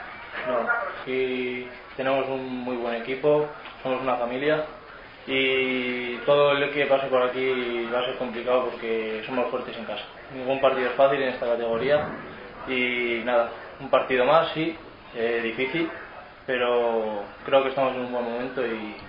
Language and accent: Spanish; Galicia, Spain; Voy a mi tierra, Galicia